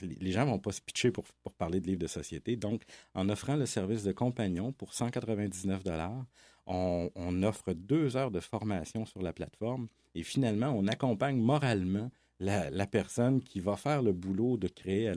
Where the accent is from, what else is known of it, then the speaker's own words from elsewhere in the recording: Quebec, Canada; now in Quebec City, Canada; En fait, je suis de la Beauce, pour être plus précis.